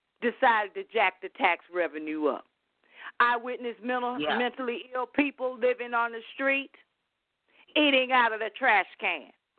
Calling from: Georgia, United States; Greetings. … I'm calling from Georgia.

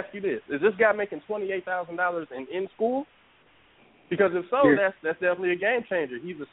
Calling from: Detroit, Michigan, United States; I'm calling from the metropolitan area of Detroit, Michigan.

